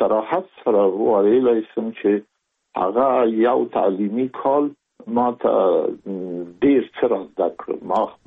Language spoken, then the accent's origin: Pashto; Kabul, Afghanistan; زه زېږېدلی په کابل کې یم د کابل په چارګي کې ګزرګاه پله ته ورڅېرمه او کلی د شکلا خان کلا هلته زه زېږېدلی یم